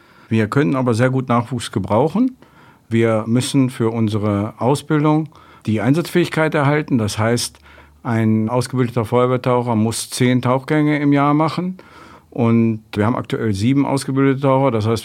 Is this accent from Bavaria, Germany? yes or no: no; Unsen, Lower Saxony, Germany; Ich komme aus Unsen